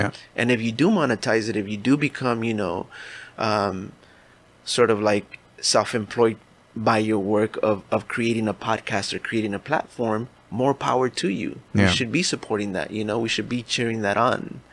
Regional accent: Boyle Heights, California, United States; I grew up in Boyle Heights. You know, if somebody from Boyle Heights moved to East LA, you're like, oh man, you're moving on up.

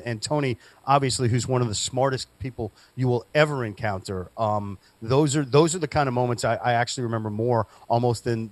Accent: Birmingham, West Midlands, United Kingdom; Technically, I am from England, yes, from Birmingham, I think.

